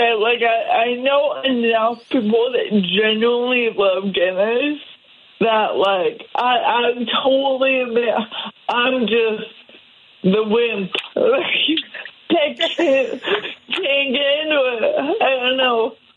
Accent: Burlington, Vermont, United States; now in Brooklyn, United States; I live way out in Brooklyn, but when I told that joke, I was actually in my hometown, Burlington, Vermont, where I grew up

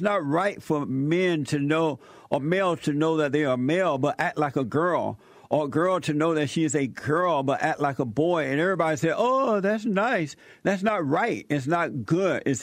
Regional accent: United States; And I will also tell them that I am an American.

